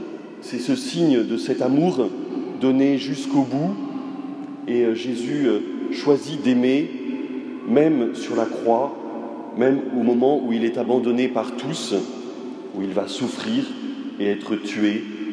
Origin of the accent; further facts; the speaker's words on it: Nantes, Pays de la Loire, France; also born or lived in Paris / Lyon / Martinique; now in Reims, France; Je suis originaire de Nantes et après avoir rencontré la communauté du Chemin Neuf, j'ai été en mission sur Paris, Lyon et dans une paroisse à côté de Lyon avant de partir en Martinique